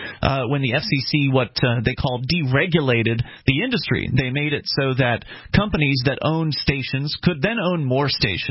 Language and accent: English; Florida, United States; now in New England, United States; up here in New England, I'm from Florida originally, so, you know, all these blizzards and everything, I've only been experiencing them since 2006.